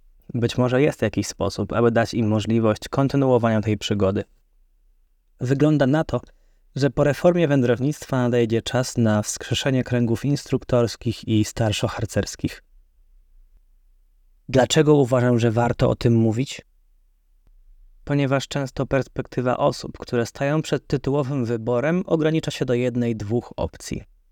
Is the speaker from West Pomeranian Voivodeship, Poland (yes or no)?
yes; Szczecin, West Pomeranian Voivodeship, Poland; moved away as an adult; now in Poznań, Poland; Pochodzę ze Szczecina, gdzie od 2016 roku prowadziłem gromadę zuchów. W 2019 roku napisałem maturę i zdecydowałem się na wyjazd do Poznania, by studiować architekturę na Politechnice Poznańskiej.